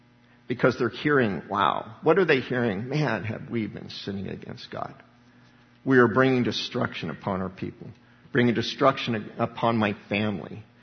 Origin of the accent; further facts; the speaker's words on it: Littleton, Colorado, United States; You know, growing up in Littleton, Colorado, never saw the Ten Commandments, so we were ahead of the time in corruption where I was.